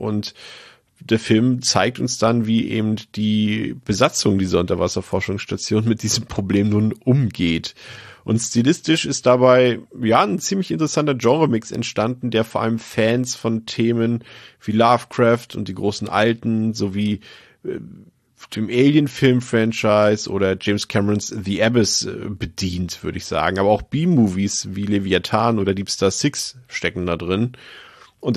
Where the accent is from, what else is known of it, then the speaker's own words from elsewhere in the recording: Baltic coast, Germany; ich komme ja vom Meer, also ich komme von der Ostsee, ich bin quasi im Krabbenbrötchen geboren.